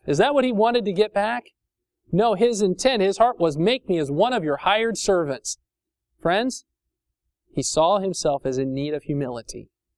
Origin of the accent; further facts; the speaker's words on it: Indiana, United States; My parents lived in farm area where I grew up in Indiana.